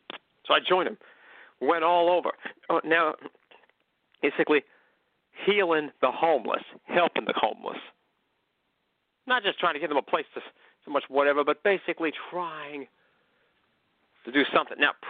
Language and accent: English; McKinleyville, California, United States; I was living this long, basically, unexamined life in my hometown of McKinleyville, California.